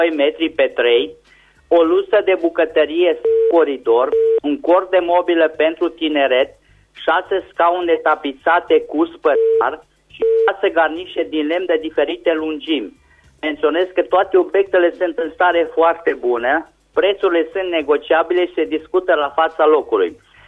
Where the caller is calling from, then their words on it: Reșița, Caraș-Severin, Romania; din Reșița.